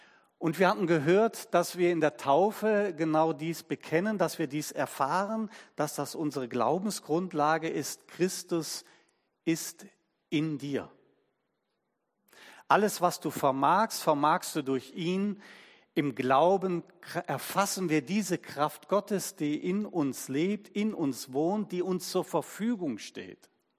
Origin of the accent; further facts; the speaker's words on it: Cologne, North Rhine-Westphalia, Germany; born there; Ich bin ja in Köln geboren.